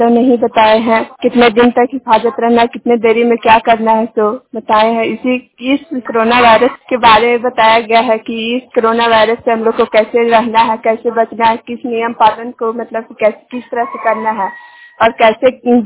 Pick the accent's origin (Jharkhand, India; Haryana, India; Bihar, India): Jharkhand, India; Gandharia; ग्राम गंधरिया टोला बहरा खोसे के रहने वाली हूँ। उत्तराखंड चतरा जिला चतरा से बोल रही हूँ।